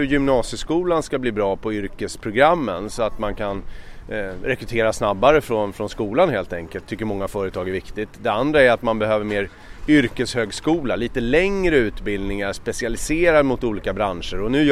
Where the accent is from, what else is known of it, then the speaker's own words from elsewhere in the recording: Stockholm County, Sweden; jag är ju Solnabo. Jag har bott i länet hela mitt liv. Jag är stockholmare i själ och hjärta. Jag har vuxit upp här, bott här och lever mitt liv här.